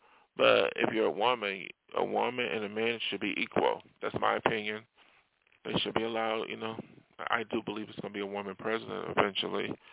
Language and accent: English; New York, United States; I learned it in my hometown, New York, too.